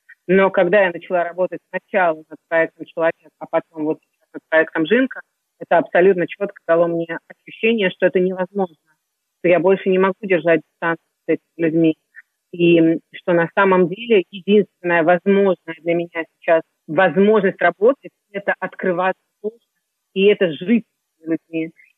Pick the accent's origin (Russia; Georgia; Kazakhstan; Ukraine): Ukraine; Kyiv; moved away as an adult; now in France; я сама из Украины, там, из Киева, уже 20 лет во Франции